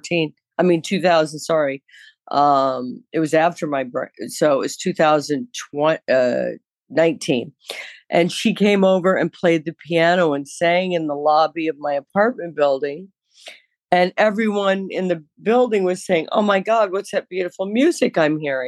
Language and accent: English; New York, United States; Because I'm a New Yorker, too.